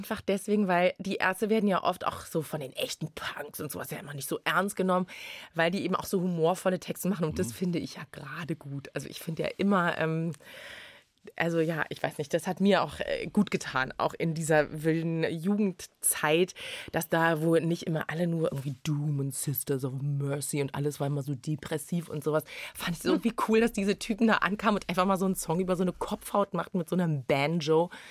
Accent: Berlin, Germany; Also nee, ich bin zu einer Zeit in Berlin aufgewachsen, als Hertha-Fans eigentlich alle Faschos waren.

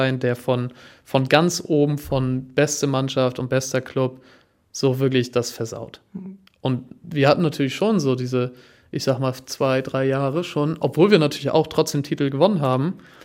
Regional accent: Kiel, Schleswig-Holstein, Germany; dass ich ja als Kieler so ungefähr jeden Restaurantbesitzer auch persönlich kennen muss.

